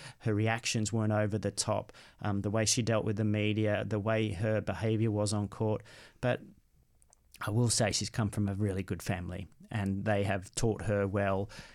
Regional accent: Australia; So I was brought up in Australia.

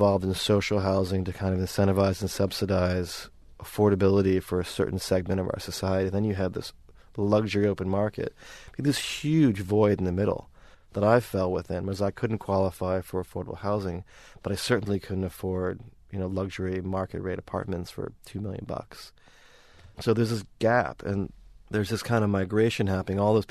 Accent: New York, United States; also born or lived in Seattle; now in Sydney, Australia; Like, I'm from New York. I was in Seattle for 6 years. I feel really good being in Sydney right now

